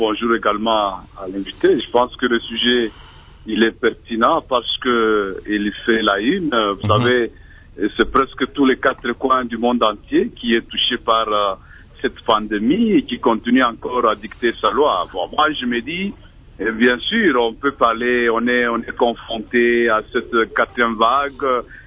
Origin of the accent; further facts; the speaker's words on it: DR Congo; surtout ici chez nous, en République démocratique du Congo